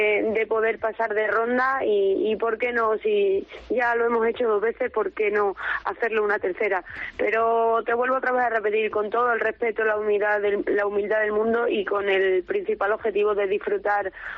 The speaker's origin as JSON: {"language": "Spanish", "town": "Monroy", "region": "Extremadura", "country": "Spain", "said": "soy muy extremeña, soy muy cacereña y soy muy monroyega."}